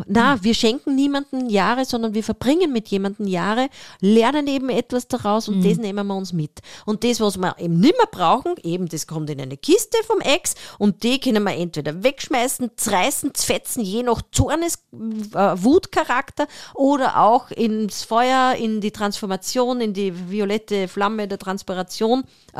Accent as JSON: {"language": "German", "country": "Austria", "said": "also bei uns in Österreich gibt es sowas natürlich nicht, so schlau sind wir leider noch nicht"}